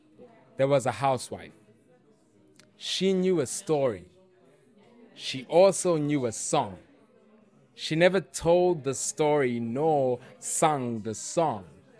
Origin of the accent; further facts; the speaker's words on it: South Africa; I am a South African poet